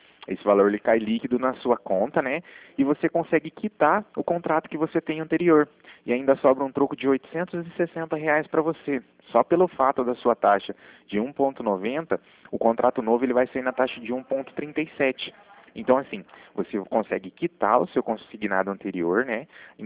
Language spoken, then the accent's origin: Portuguese; Cornélio Procópio, Paraná, Brazil; Eu sou aqui de Cornélio Procópio